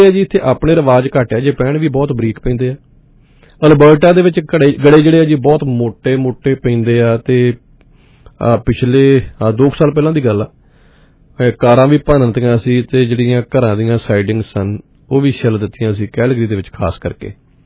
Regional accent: Bhetan, Punjab, India; ਅਸੀਂ ਨਿੱਕੇ ਨਿੱਕੇ ਹੁੰਦੇ ਸੀ ਉਦੋਂ ਤੇ ਸਾਡਾ ਪਿੰਡ ਭੇਟਾਂ ਤੇ ਨਾਲ ਬਲੇਰ ਖਾਨਪੁਰ ਤੇ ਉੱਥੇ ਉਹ ਪਿੰਡਾਂ ਦੇ ਵਿੱਚ ਨਾ ਆਉਂਦੇ ਹੁੰਦੇ ਸੀਗੇ

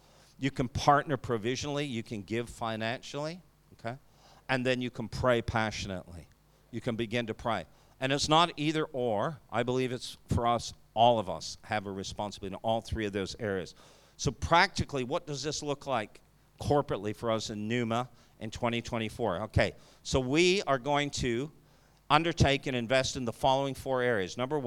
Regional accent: Canada; I know I sound French because I'm from Canada, sorry. My Spanish sounds French

